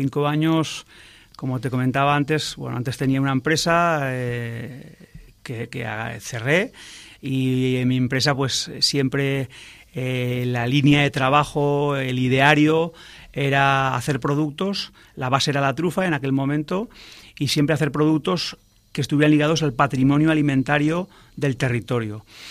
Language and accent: Spanish; Aragon, Spain; now in Cantabria, Spain; soy aragonés, alto aragonés, de la comarca de la Ribagorza, y por, bueno, ciertos avatares de la vida hemos hecho un cambio de destino y me he venido con mi familia a la región de Cantabria.